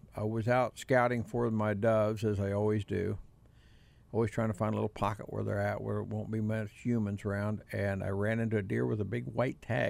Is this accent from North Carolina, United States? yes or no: no; Missouri, United States; But I'm from Missouri, and you got to show me.